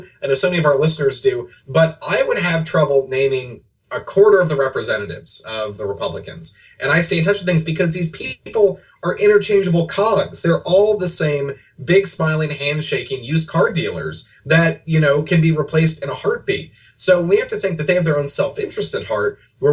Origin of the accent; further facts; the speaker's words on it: Southern United States, United States; now in Indiana, United States; You know, I live here. I love being a Hoosier now. I'm a Southerner. I'll always be a Southerner. But I'd never pretend I was a native-born Hoosier.